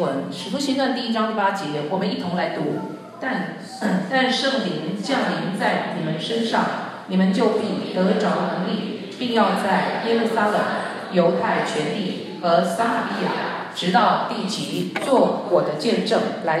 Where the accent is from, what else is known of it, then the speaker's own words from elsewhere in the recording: Taiwan; 我虽然是 我是台湾的